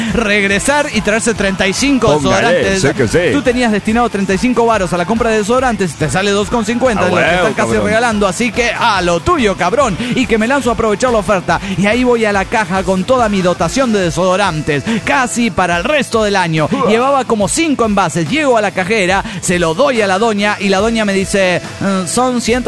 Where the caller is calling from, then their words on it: León, Guanajuato, Mexico; de León, Guanajuato.